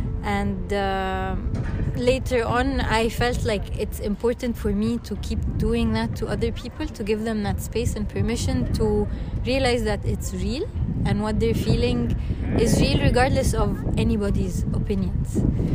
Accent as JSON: {"language": "English", "country": "Egypt", "said": "and I'm from Egypt."}